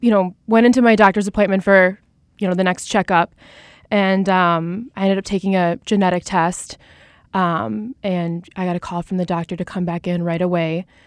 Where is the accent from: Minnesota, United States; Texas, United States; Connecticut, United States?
Minnesota, United States; Minneapolis; moved away as an adult; So we're from Minneapolis. My last year. My husband's job relocated us to Tampa, Florida.